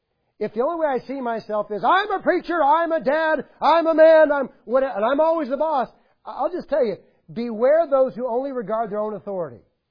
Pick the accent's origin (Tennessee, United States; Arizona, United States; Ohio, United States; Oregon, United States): Tennessee, United States; Nashville; Look, I'm from Nashville.